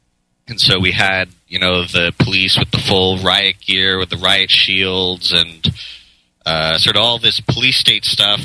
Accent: Toronto, Ontario, Canada; also born or lived in Vancouver; Well, I grew up in Toronto, and I went to university out in Vancouver

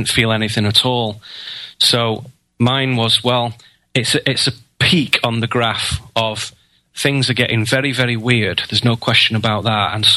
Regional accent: United Kingdom; Well, I am a British philosopher

